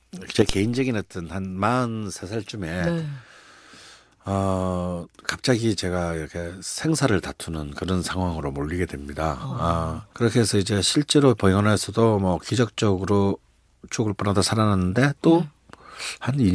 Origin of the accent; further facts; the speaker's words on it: Busan, South Korea; 그래서 그러고 저는 또 다시 이제 부산 고향인 부산에서 솔로 올라왔고